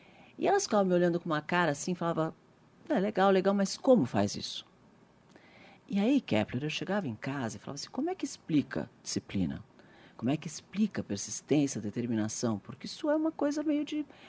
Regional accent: Brazil; Eu sou brasileira, adoro o Brasil, sou muito patriota.

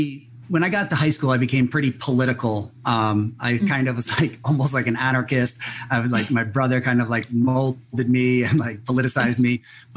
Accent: New Jersey, United States; now in Hawaii, United States; I grew up in New Jersey.

